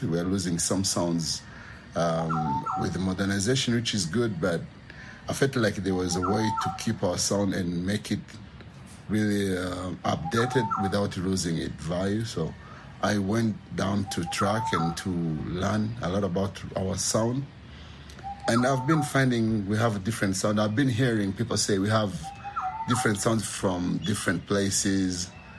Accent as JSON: {"language": "English", "town": "Rusizi", "region": "Western Province", "country": "Rwanda", "tie": "born there", "said": "So my grandpa used to tell me I'm from Chinyaga. And then I was like, what is Chinyaga? Because when I was born, it was called Chiangugu by then. And some people know it as Lusizi, now it's called Lusizi."}